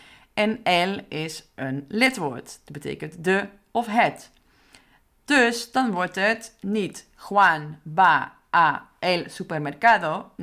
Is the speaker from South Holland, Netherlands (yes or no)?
no; North Brabant, Netherlands; vooral in de Brabant waar ik vandaan kom, worden woorden bijvoorbeeld ook best wel ingekort en aan elkaar geplakt.